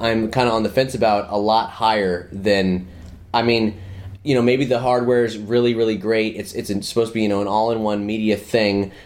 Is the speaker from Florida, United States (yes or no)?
yes; Orlando, Florida, United States; now in Los Angeles, United States; Also, if you hear crazy shit, it's because we're from Orlando.